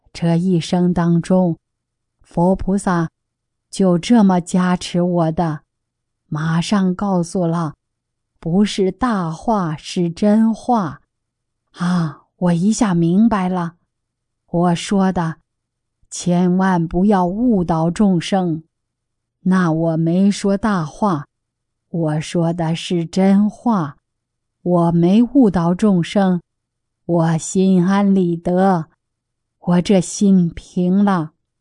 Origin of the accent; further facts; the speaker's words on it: Shuangcheng, Heilongjiang, China; 咱家乡的亲人挺好。咱们双城堡，双城堡，双城，宝可多了。